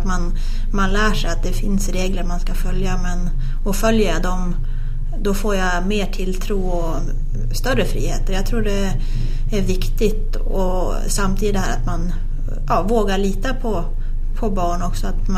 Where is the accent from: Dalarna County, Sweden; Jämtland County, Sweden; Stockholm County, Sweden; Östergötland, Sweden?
Jämtland County, Sweden; Sveg; när man själv växte upp hemma i Sveg så var det liksom, det var ju Sveg som var vad som hände i Norge eller Frankrike.